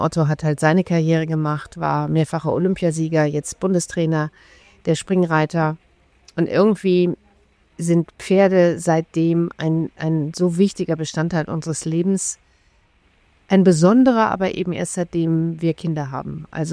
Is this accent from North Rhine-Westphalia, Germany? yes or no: yes; Essen, North Rhine-Westphalia, Germany; ich bin in einer Familie in Essen groß geworden.